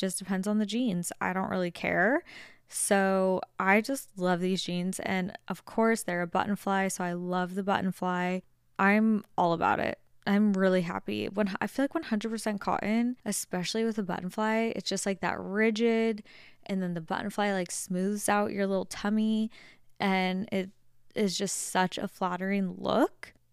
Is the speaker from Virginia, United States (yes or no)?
no; Las Vegas, Nevada, United States; When I tell you, I'm from Las Vegas. We don't have anything that's green.